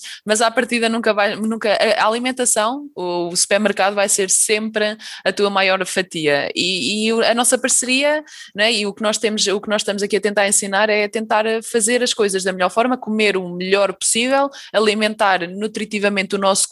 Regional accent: Águeda, Aveiro, Portugal; eu sou de Águeda, né? E também não é... Ou seja, toda a gente sabe, né? Toda a gente que me segue sabe que eu sou de Águeda.

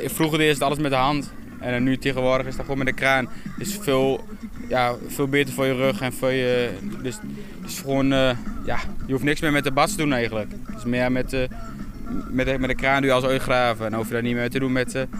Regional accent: Zieuwent, Gelderland, Netherlands; Ja, in de Achterhoek. Dichtbij Lichtenvoorde. Bij de mooiste kerk uit de Achterhoek.

